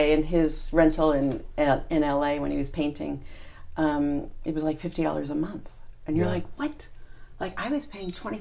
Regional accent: East Hampton, New York, United States; And I grew up in East Hampton, and I would, half my family went to California, the other half stayed here.

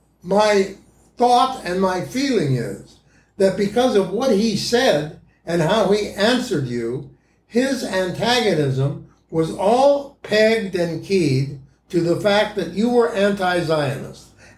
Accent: Ames, Iowa, United States; I grew up in Ames, Iowa

